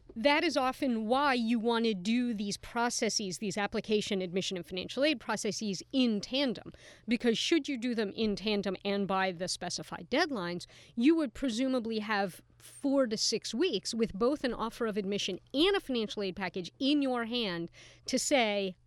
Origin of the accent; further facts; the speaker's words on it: Philadelphia, Pennsylvania, United States; both in my hometown of Philadelphia